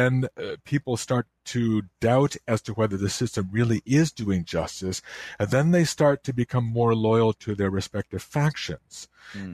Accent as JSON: {"language": "English", "town": "Chicago", "region": "Illinois", "country": "United States", "tie": "born or raised there", "said": "I grew up in the Chicago area, and I lived in DuPage County."}